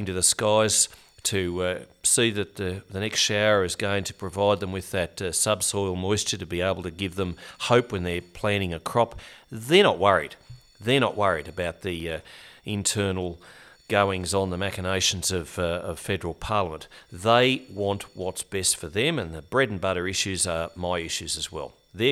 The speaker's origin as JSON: {"language": "English", "town": "Mara", "country": "Australia", "tie": "born or raised there", "said": "from Mara, a little town with. I'll tell you what, when I was born and grew up there in the first 4 years that Dad had the farm there, we only had a population of just over 100."}